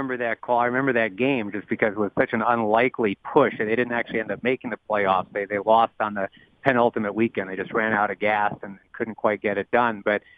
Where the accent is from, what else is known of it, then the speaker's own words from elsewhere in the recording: Rochester, New York, United States; I, you know, was doing AAA ball in my hometown of Rochester, New York, and basically got called up by the Orioles